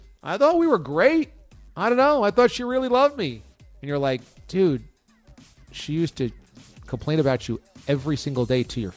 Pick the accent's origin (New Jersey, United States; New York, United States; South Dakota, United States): New York, United States; Warwick; born or raised there